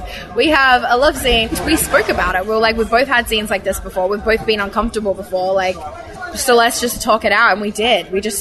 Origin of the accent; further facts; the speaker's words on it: Australia; I grew up in Australia.